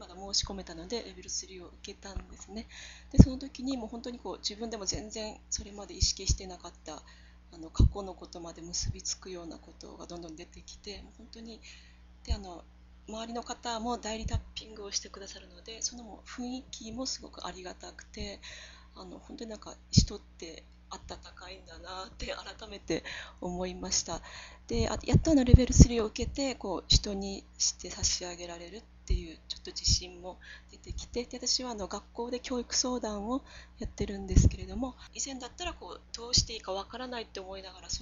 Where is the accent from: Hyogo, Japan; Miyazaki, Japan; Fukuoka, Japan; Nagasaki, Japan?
Miyazaki, Japan; 宮崎から来ました